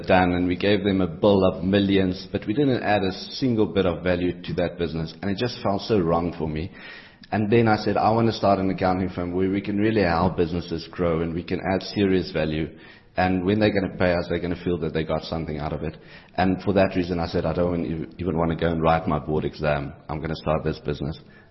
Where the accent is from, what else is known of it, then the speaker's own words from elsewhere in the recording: Harrismith, Free State, South Africa; So I was born and bred in the small town of Harry Smith in the Free State.